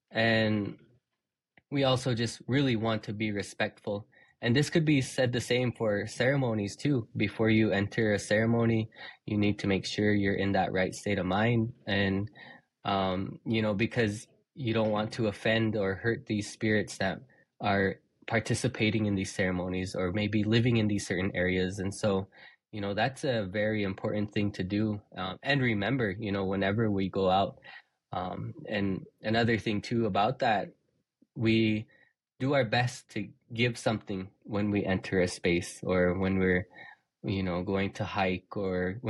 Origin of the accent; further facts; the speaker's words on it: Rocky Boy, Montana, United States; I come from the Chippewa Cree tribe in Rocky Boy, Montana, and also the Navajo Nation.